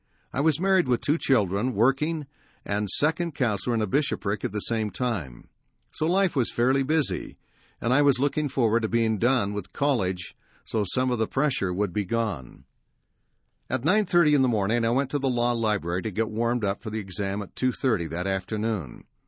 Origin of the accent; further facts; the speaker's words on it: Auckland, New Zealand; I grew up in Auckland on North Island, New Zealand.